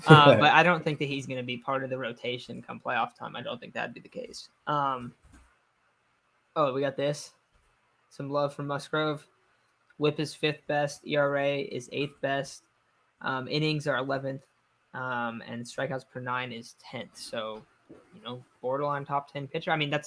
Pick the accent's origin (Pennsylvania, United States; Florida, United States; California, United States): California, United States; San Diego; born there; now in Manhattan, United States; I was born in San Diego, but I live in Manhattan right now. So I'm not in the San Diego area.